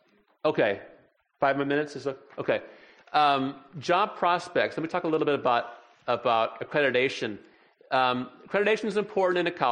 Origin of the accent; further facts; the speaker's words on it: Illinois, United States; I grew up in Illinois.